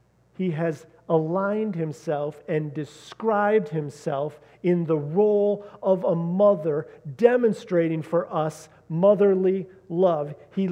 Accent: Grand Rapids, Michigan, United States; Now, what was interesting is I grew up in Grand Rapids, and I went to a fairly large high school.

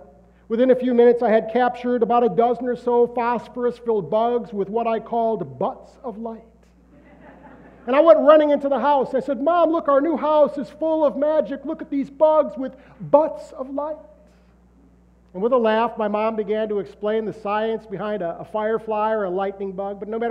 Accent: Canton, Michigan, United States; I'm from Canton, Michigan, just outside of Detroit, where we like ordinary traditions like watching the Detroit Lions lose every Thanksgiving Day.

